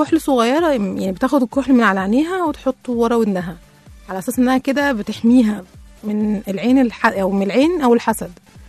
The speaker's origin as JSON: {"language": "Arabic", "country": "Egypt", "said": "مش كانت يعني او ما كانتش بس عندنا احنا كمصريين او عند الفراعنة بس"}